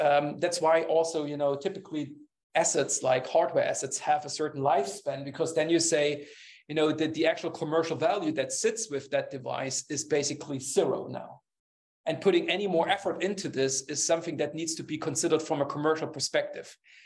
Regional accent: East Germany, Germany; English is a second language; I grew up in East Germany and we didn't have access to some of the nice things.

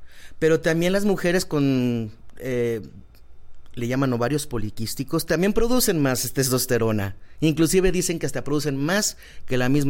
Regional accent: Aguascalientes, Mexico; Yo soy originario de Aguascalientes.

